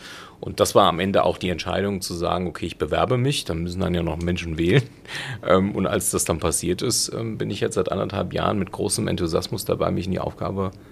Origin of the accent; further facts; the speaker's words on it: Taunusstein, Hesse, Germany; also born or lived in Wiesbaden; Taunusstein ist ja meine Heimatstadt. Ich bin da geboren, also geboren bin ich in Wiesbaden, aber ich bin in Taunusstein aufgewachsen und habe mein Leben mit Ausnahme im Studium, da war ich mal weg, in Rom und in Mainz. Aber eigentlich immer dort gelebt.